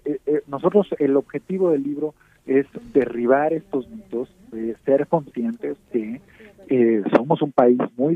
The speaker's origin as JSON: {"language": "Spanish", "country": "Mexico", "said": "somos un país, somos mexicanas y mexicanos en este país"}